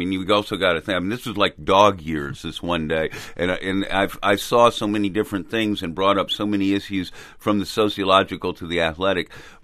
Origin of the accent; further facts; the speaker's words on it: Texas, United States; Well, I'm actually from Texas.